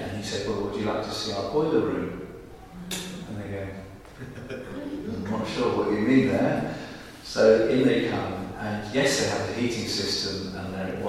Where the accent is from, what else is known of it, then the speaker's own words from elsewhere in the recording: Wales, United Kingdom; and I grew up in South Wales.